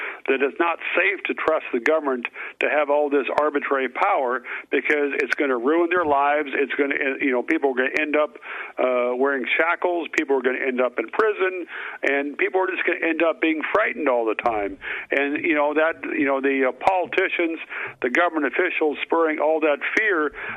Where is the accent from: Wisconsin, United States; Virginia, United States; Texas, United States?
Virginia, United States; also born or lived in Iowa; Well, I was born in Iowa, raised in the mountains of Virginia. Went to school off and on at Virginia Tech.